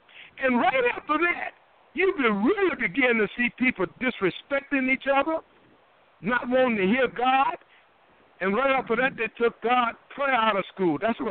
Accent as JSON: {"language": "English", "town": "Durham", "region": "North Carolina", "country": "United States", "said": "I'm from Durham, North Carolina, and I was working there. I'm still there."}